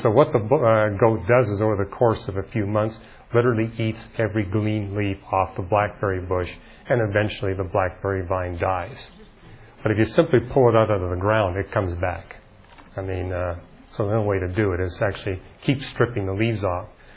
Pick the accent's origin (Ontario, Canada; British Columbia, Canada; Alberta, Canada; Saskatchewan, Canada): British Columbia, Canada; You know, where I grew up in British Columbia, the weed that was impossible to kill was blackberries.